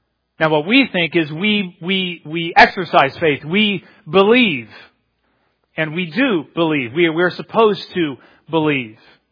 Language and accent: English; Ohio, United States; I'm from Ohio. That's like western PA.